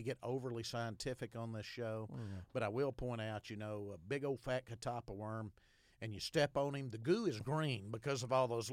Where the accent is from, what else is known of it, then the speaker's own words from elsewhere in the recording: Arkadelphia, Arkansas, United States; I'm from Arkadelphia. I'm from down in that neck of the woods. And used to take my mother to the Jonquil Festival down there every